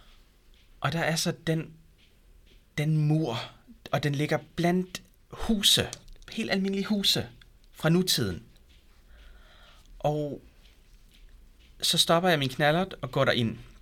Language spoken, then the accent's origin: Danish; Zealand, Denmark; Husk, jeg voksede op på Lolland og gik på Maribo Gymnasium.